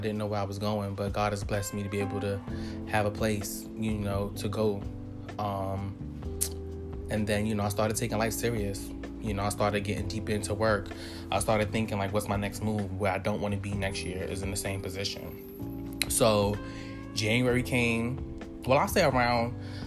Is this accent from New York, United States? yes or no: yes; Harlem, New York, United States; I'm from Harlem. Born and raised.